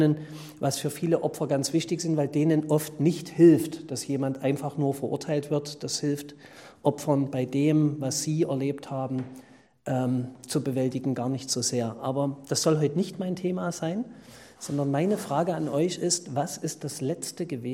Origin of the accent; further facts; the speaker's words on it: Limbach, Saxony, Germany; wir als Erzgebirgler, Vogtländer, also ich komme aus Limbach im Vogtland